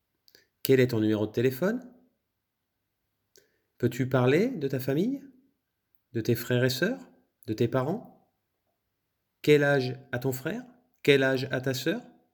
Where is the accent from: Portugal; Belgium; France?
France; J'ai 14 ans et je suis français. Alors, je peux donner les langues que je parle. Je parle français, je parle espagnol, je parle un peu anglais